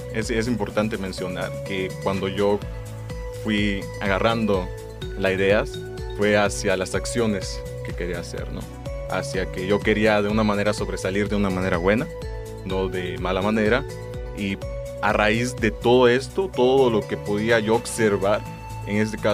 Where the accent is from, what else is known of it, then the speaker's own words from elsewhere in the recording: Campeche, Mexico; estoy aquí en la ciudad de Campeche porque estoy estudiando, pero yo quiero regresar a mi pueblo, quiero trabajar para mi pueblo y para mi municipio, en este caso es Chapoto